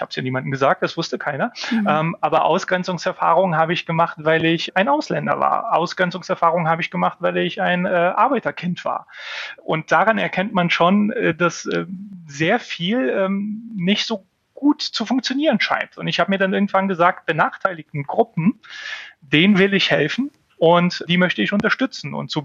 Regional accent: Bulgaria; moved away; Von dem, was ich als meine Heimat in Bulgarien beschreiben würde, ist leider nicht mehr viel da.

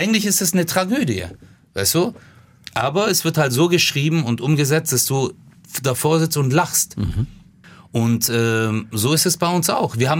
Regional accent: Germany; ich bin ja Deutscher und mein Nachbar war öfter in der Türkei als ich.

